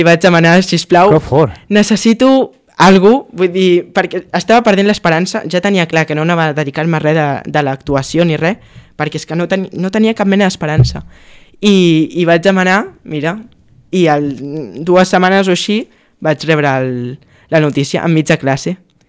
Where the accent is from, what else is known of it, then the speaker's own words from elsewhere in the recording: Badalona, Catalonia, Spain; Soc de Badalona, sí, i orgullós.